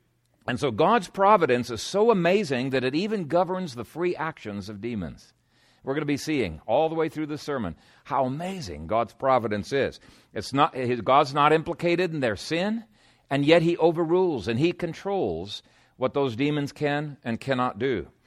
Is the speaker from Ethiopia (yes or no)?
yes; Ethiopia; When I was a teenager growing up in Ethiopia, I had a spear and I regularly practiced with my spear.